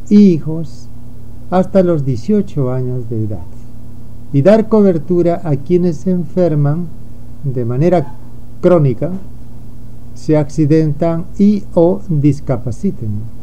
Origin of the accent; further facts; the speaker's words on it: Peru; cuando fue creada la seguridad social en mi país, Perú